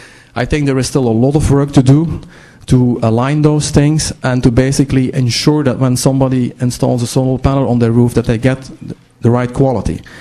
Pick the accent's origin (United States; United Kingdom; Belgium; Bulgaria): Belgium; I will give a very small example from my home country. I mean, Belgium is very small, 10 million people.